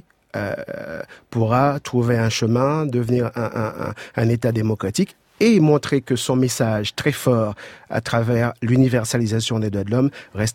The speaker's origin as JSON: {"language": "French", "country": "Haiti", "lives_now": "France", "said": "Je suis français. Je suis français par le mariage. Et en Haïti, on a décidé que je ne suis plus haïtien."}